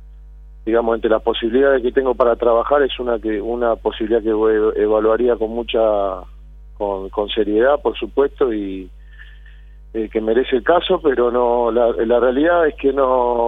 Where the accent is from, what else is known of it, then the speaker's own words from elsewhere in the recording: Buenos Aires, Argentina; also born or lived in Punta Mogotes; Si bien nací en Buenos Aires, en Capital Federal, siempre compartí, ¿no?, con mi familia, de vivir mitad y mitad, ¿no?, en Punta Mogotes y mitad en Buenos Aires.